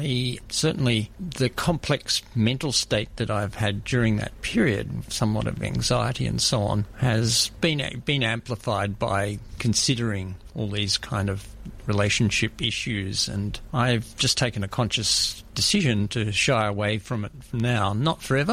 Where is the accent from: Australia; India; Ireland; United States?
Australia; Ivanhoe, Victoria; I grew up in Ivanhoe. I have a younger sister, so it was quite an outer suburban experience at that point, really.